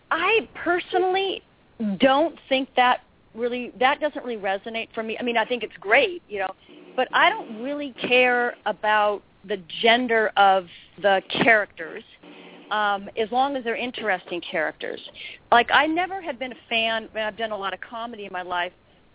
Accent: Pacific Northwest, United States; I know it's set in the Northwest, and I'm from the Northwest.

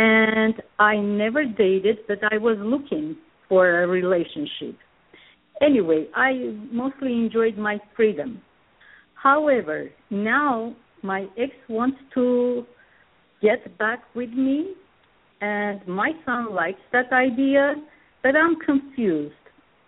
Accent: Armenia; English is a second language; From Armenia. I'm from Armenia.

